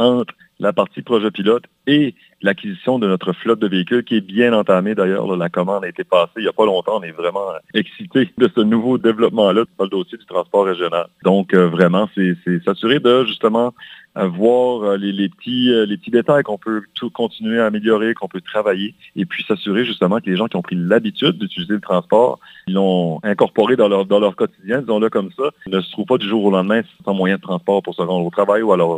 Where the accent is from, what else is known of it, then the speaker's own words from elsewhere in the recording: Quebec, Canada; moi, personnellement, je viens de la région de Paquetteville